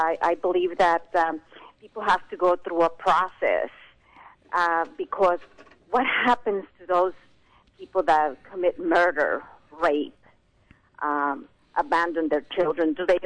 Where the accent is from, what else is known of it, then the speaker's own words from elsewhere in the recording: El Salvador; Well, I came from El Salvador. I was left here with strangers.